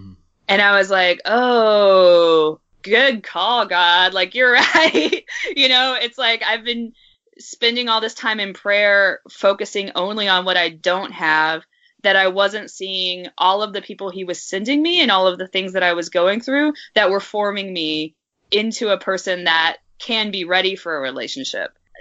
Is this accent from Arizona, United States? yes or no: no; Kentucky, United States; now in Los Angeles, United States; but I'm from Kentucky, and by the age of 25, all of my friends were married almost and had kids.